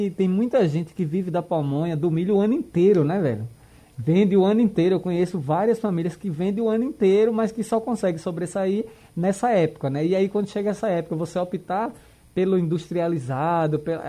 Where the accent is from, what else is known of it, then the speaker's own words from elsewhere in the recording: Recife, Pernambuco, Brazil; born there; Não, mas, eu nasci aqui em Recife.